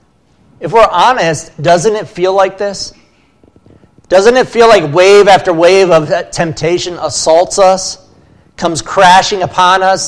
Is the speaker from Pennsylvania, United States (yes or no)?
yes; Pennsylvania, United States; So I grew up in Pennsylvania, but I've never been to Gettysburg.